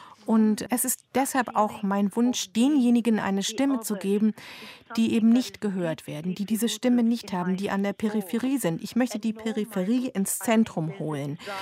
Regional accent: Turkey; also born or lived in Strasbourg, France; Ich bin in Frankreich geboren worden, in Straßburg. Und als meine Eltern sich getrennt haben, ist mein Vater in Frankreich geblieben und meine Mutter ist mit mir in die Türkei gegangen. Das war ihr Heimatland. Für sie war es die Heimat. Für mich war es ein fremdes, ein neues Land.

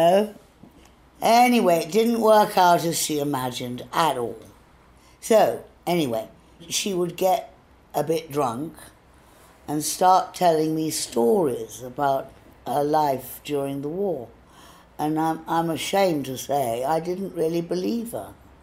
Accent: Reading, South East England, United Kingdom; I was just a little English girl growing up in England, in Reading

